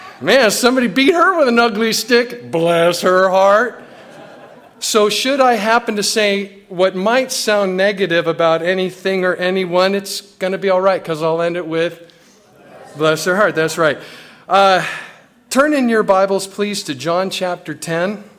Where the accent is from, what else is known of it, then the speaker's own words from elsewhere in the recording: California, United States; now in Memphis, United States; I came from Southern California 16 years ago to move to the Memphis, Tennessee area.